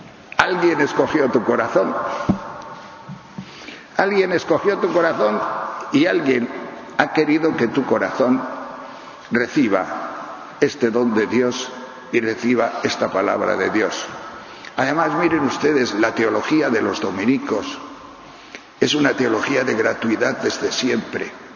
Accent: Tejerina, Castile and León, Spain; don Rufo, el cura de Tejerina, la provincia de León, mi pueblo

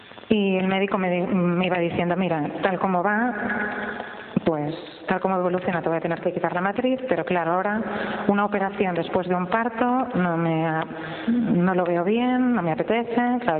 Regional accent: Barcelona, Catalonia, Spain; de Barcelona

